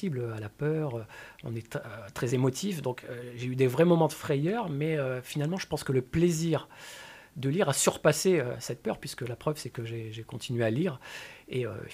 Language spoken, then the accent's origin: French; northern France, France; quand j'avais 12-13 ans. Je viens du nord de la France, un milieu plutôt ouvrier à la base